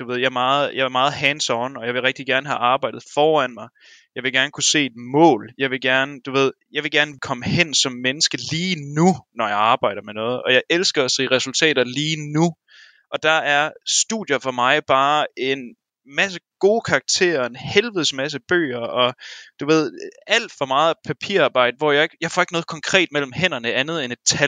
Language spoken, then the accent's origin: Danish; Aabenraa, Region of Southern Denmark, Denmark; now in Copenhagen, Denmark; Jeg skulle flytte fra min hjemby i Åbenrå til København, og skulle over i den store metropol på den anden side fra den mørke mulm nede i Sønderjylland.